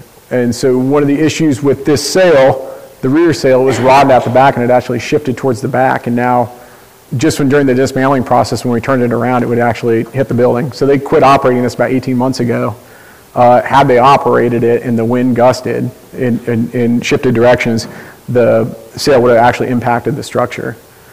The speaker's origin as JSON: {"language": "English", "region": "Iowa", "country": "United States", "tie": "born or raised there", "lives_now": "Virginia, United States", "said": "I came from Iowa, where I grew up in a Victorian neighborhood"}